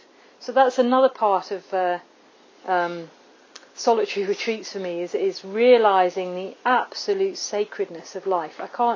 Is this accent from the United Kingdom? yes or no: yes; England, United Kingdom; I'm English and I'm Southern. It's a burden.